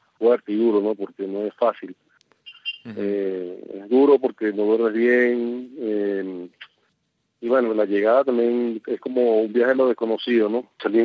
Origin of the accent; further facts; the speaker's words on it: Venezuela; moved away; Nosotros salimos de Venezuela, eso fue en abril, y bueno, fueron prácticamente 9 días, ¿no?, de viaje por vía terrestre